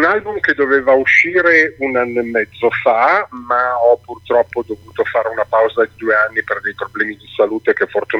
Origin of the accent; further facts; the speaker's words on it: Milan, Lombardy, Italy; Io sono di Milano.